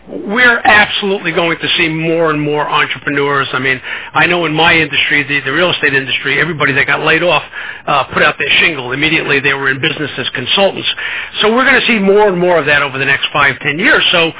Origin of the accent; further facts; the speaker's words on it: Brooklyn, New York, United States; accent: Brooklyn; Sorry, it's my Brooklyn accent. I apologize.